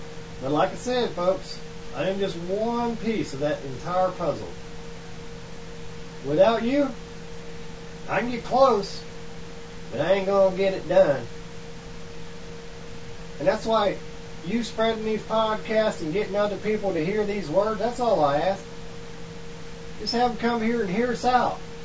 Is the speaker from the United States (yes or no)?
yes; United States; I feel offended by it because I'm an American.